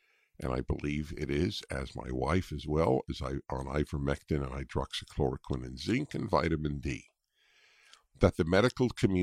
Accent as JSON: {"language": "English", "region": "New York", "country": "United States", "tie": "born or raised there", "moved": "as an adult", "lives_now": "California, United States", "said": "as a kid who, growing up in New York, reading the New York Times and the New York Herald Tribune, even in elementary school, I loved papers, loved them. I subscribed to the New York Times when I came to California in 1976"}